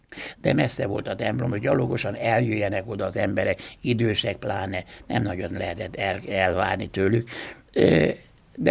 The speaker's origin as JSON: {"language": "Hungarian", "town": "Beliu", "region": "Arad County", "country": "Romania", "tie": "born or raised there", "said": "és Bélben ott nőttem fel, ott a falunak nagy része román, ugye, és akkor a hetedik osztályt is ott jártam román iskolában, mert magyar osztályokat megszüntették, és tudtam románul."}